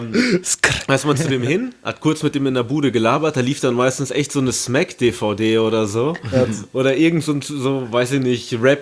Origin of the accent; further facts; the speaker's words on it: Paderborn, North Rhine-Westphalia, Germany; Ich bin und bleibe durch und durch Paderborner.